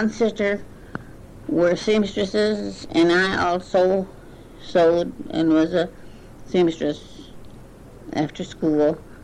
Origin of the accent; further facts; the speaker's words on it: Saginaw, Michigan, United States; I was born in Saginaw, Michigan in 1890. On the east side of Saginaw, and where we were raised with having three sisters